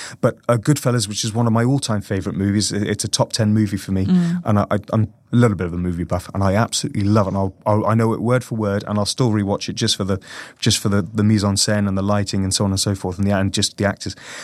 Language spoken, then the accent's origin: English; England, United Kingdom; now in Germany; First and foremost, I am English and I love my country, but I almost on the same level, I see myself as a European because I love living in Germany.